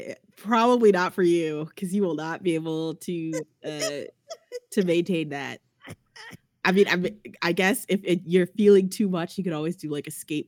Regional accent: Teaneck, New Jersey, United States; The only thing I got in the skateboard / comic book shop in Teaneck, New Jersey was sexually harassed.

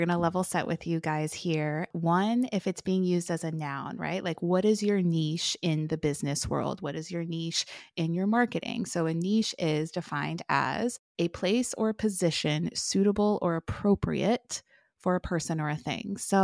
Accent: California, United States; So you guys know I'm born and raised in California.

